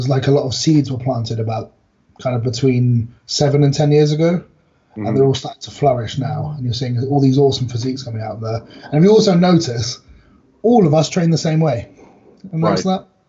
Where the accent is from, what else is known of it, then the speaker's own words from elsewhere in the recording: United Kingdom; because we're British, that's the way it's done.